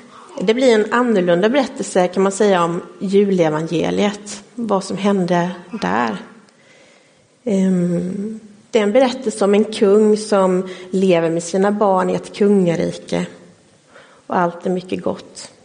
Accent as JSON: {"language": "Swedish", "town": "Gnosjö", "region": "Jönköping County", "country": "Sweden", "tie": "born or raised there", "said": "Jag är uppväxt i Marås, Gnosjö."}